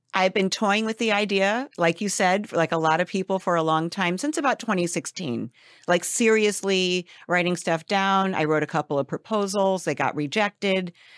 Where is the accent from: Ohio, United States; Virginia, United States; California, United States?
California, United States; Los Angeles; And then I'm back here in LA, which is my hometown.